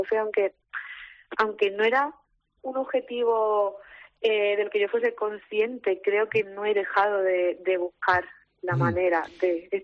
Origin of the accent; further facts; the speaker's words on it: Málaga, Andalusia, Spain; moved away as an adult; now in Madrid, Spain; como me fui con 18 años de Málaga